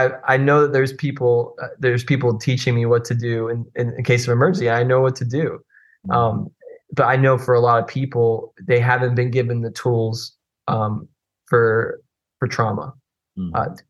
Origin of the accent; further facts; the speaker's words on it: Hialeah, Florida, United States; now in Orlando, United States; I'm a gringo from Miami. I'm a white guy from Miami. But I love it. I love that place. Grew up in Hialeah.